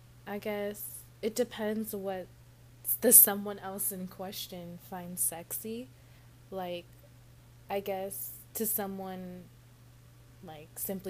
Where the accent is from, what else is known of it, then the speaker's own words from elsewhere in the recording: California, United States; I'm not from Texas, I'm from California.